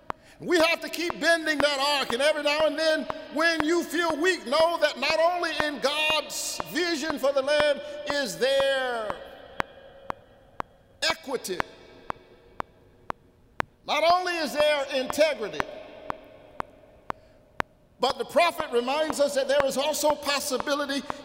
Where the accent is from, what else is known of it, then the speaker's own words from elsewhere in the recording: Georgia, United States; After all, I'm from Georgia